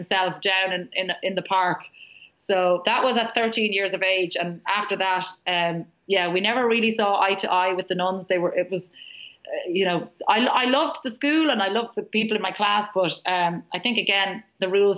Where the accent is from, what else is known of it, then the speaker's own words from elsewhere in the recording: Ireland; And I think as Irish people, we're not great at it, because we don't like to piss anybody off, or we don't like to disappoint people.